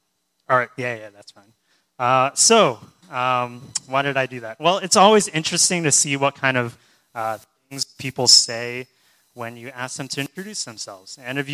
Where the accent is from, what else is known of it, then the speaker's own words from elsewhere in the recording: Boston, Massachusetts, United States; So I'm from Boston, and there's a lot more non-interesting stuff that I guess I also included